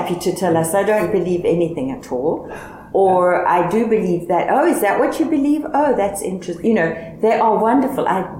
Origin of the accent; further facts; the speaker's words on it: South Africa; now in England; I'm South African, so I use different words for different things, and I'm learning the English of England